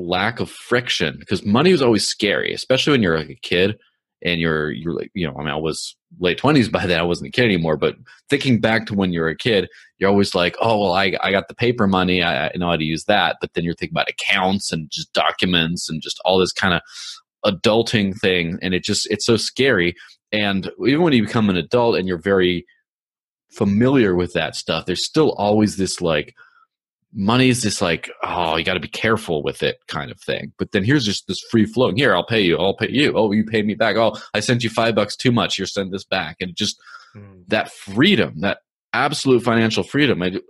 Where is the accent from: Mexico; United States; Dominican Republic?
Mexico; but I grew up in Mexico in the early 90s and there was a peso crisis.